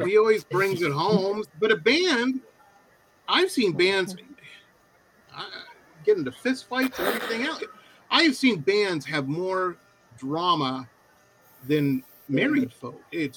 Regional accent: Detroit, Michigan, United States; I have never been in a band. I grew up in Metro Detroit, and all of my friends were in bands because they were cool.

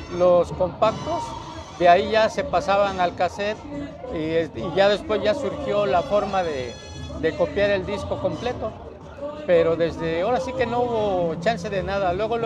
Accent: Veracruz, Mexico; moved away; Y sí, yo vine de Veracruz, pero antes de los 80s.

